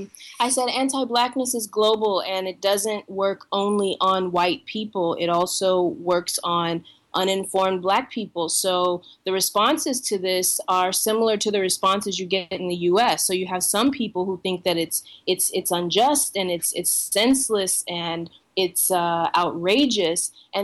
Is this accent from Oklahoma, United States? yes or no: yes; Tulsa, Oklahoma, United States; I heard about the shooting in Tulsa, my hometown